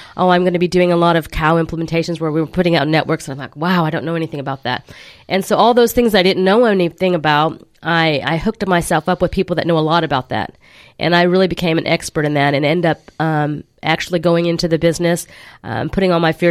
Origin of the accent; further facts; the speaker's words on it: Oklahoma, United States; I was a girl from Oklahoma coming to Dallas with a group of people.